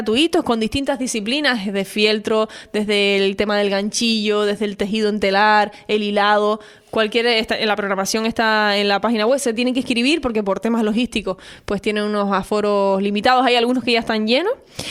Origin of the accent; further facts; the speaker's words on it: Canary Islands, Spain; como los canarios